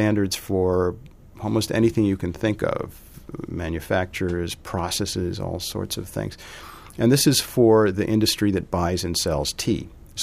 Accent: United States; I'm American, remember, so I'm terribly ignorant about how to do these things properly.

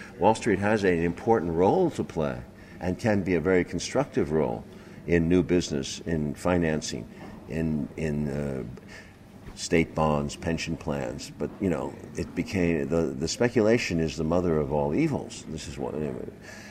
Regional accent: United States; My country does this over and over again. That's what concerns me. I'm American.

